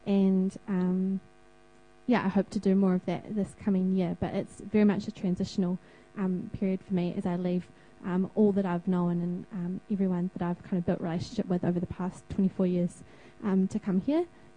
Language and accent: English; Wellington, New Zealand; now in Auckland, New Zealand; So I'm from Wellington. I've lived there all of my life until this week, where I've become an Aucklander.